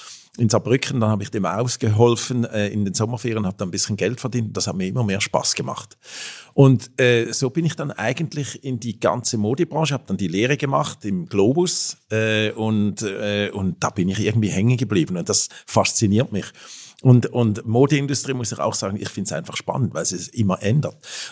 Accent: Switzerland; accent: Alpine German; also born or lived in Washington, D.C., United States; Natürlich mit meinem Alpendeutsch, das ich hier spreche, aber ich hoffe, man versteht es. Ja, also ich war ursprünglich aus der Schweiz, eigentlich in Amerika geboren.

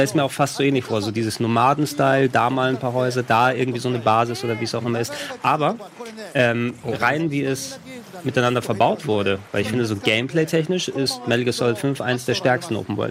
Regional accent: Central Macedonia, Greece; in der Nähe von Thessaloniki, wo ich herkomme

